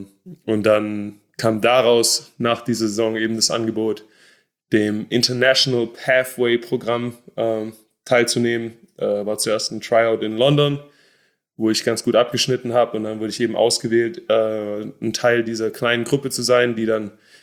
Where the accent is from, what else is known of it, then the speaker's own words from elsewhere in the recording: Stuttgart, Baden-Württemberg, Germany; Ja, ich bin in Stuttgart aufgewachsen